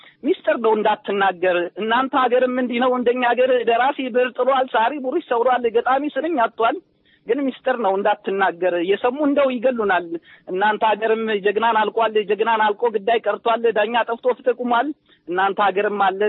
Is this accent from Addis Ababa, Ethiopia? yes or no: no; Amhara, Ethiopia; እኔ የጎጃም ልጅ ነኝ።